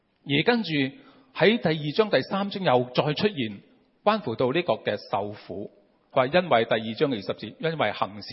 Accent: Hong Kong; 去帮我们香港人，特别香港里面的

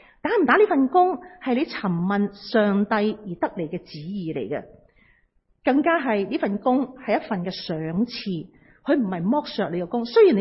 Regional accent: China; 我哋中國人咧對孩子咧

